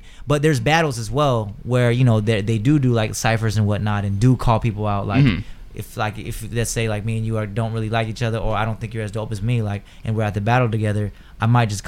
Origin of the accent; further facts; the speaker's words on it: Seattle, Washington, United States; I'm originally from Seattle. Grew up there about 17 years.